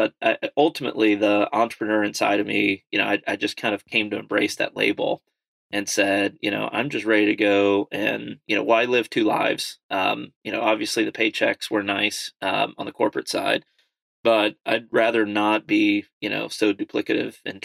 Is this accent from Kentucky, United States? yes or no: yes; Berea, Kentucky, United States; And I grew up in Berea, Kentucky. So, South Central Kentucky.